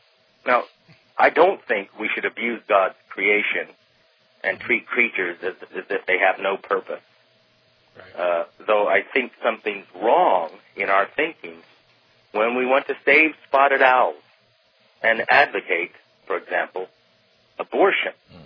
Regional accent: California, United States; I was raised in Central California. My family's I have a family farm out there

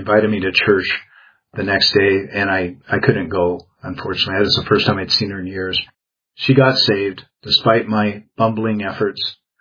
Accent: Seattle, Washington, United States; now in California, United States; Several years ago, I went back to my hometown in the Seattle area, and I had an opportunity to spend time with my family.

